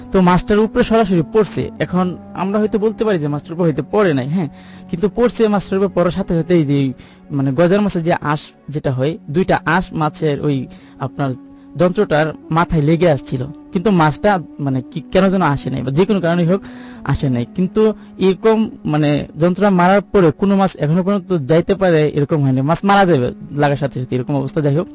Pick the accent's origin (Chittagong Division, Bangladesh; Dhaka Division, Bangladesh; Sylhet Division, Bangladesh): Sylhet Division, Bangladesh; Baniachong; আমার ঘটনাটা যেখানে ঘটছে আমাদের আমার গ্রামের বাড়িতে, সেটা হবিগঞ্জ জেলার মানিয়াচং থানার 15 নম্বর ইউনিয়নের ফেরিংগিটিলা গ্রাম, খুব ছোট্ট একটা গ্রাম।